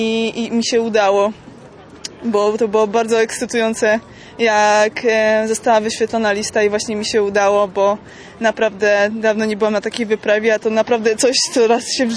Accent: Warsaw, Masovian Voivodeship, Poland; now in Netherlands; jestem z Warszawy i obecnie studiuję w Holandii, więc w Warszawie rzadko bywam.

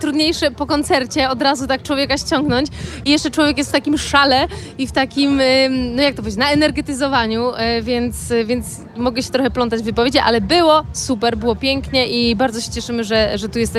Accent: Subcarpathian Voivodeship, Poland; now in Warsaw, Poland; ja jestem z Bieszczad

